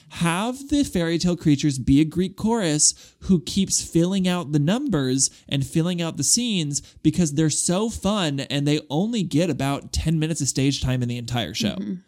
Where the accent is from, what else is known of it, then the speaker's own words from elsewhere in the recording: Guadalajara, Jalisco, Mexico; he, him. I'm from Guadalajara, Mexico.